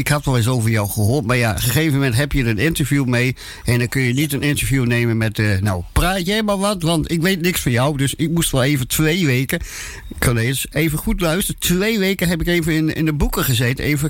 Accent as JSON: {"language": "Dutch", "region": "Drenthe", "country": "Netherlands", "accent": "Drents", "said": "Maar ja, je kunt het beter als ik met mijn Drentse accent."}